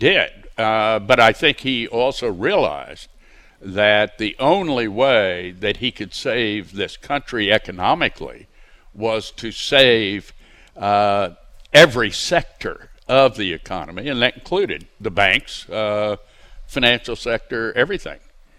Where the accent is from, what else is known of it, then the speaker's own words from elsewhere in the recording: Texas, United States; moved away; although I am a Texan, but...